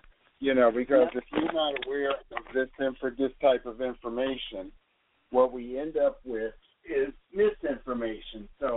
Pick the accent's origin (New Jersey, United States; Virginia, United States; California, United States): New Jersey, United States; at the Chinese laundry where I grew up in New Jersey.